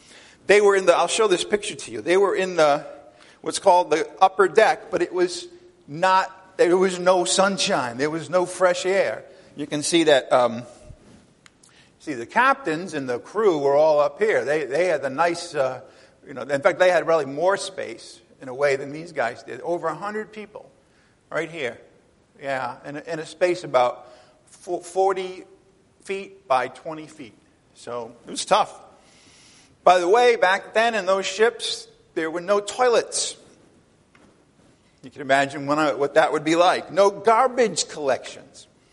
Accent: New England, United States; You know, I'm from New England

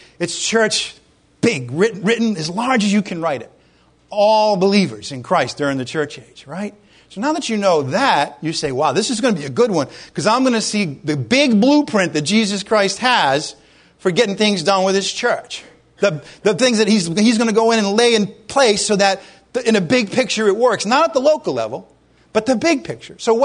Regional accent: Ireland; So I look at, I'm Irish, okay?

